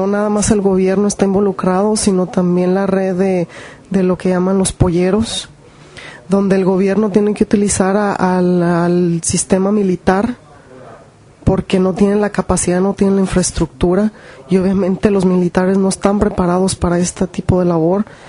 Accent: Mexico; now in Chicago, United States; como comunidades mexicanas en Chicago

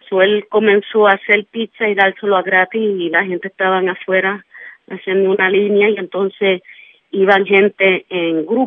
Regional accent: New York, United States; Como neoyorquinos tenemos mucha fortaleza

